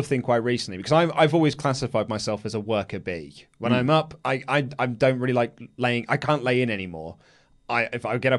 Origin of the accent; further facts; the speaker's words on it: England, United Kingdom; maybe it's just because I'm an Englishman